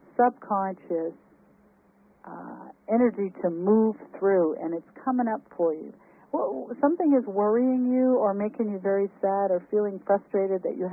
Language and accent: English; Canada; moved away; That was a call from Canada, which was my home country. I've been in this country for many years now, 22, I think, actually. But I have many friends in Canada, and we live right by the border.